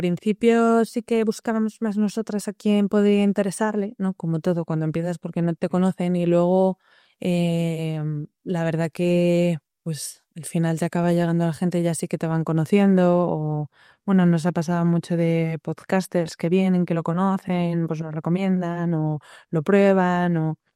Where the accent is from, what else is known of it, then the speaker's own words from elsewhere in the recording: Madrid, Community of Madrid, Spain; yo soy de Madrid